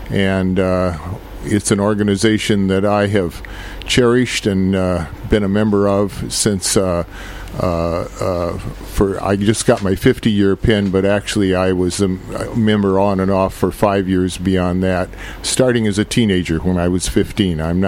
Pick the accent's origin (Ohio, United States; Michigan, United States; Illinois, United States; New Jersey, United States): Ohio, United States; Elyria; born there; I was born in Elyria, and I at Elyria Memorial Hospital.